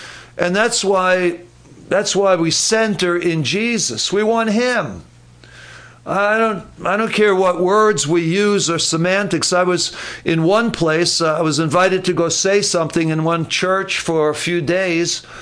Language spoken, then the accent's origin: English; New York City, New York, United States; I come from New York City. Not very many people have wells in New York City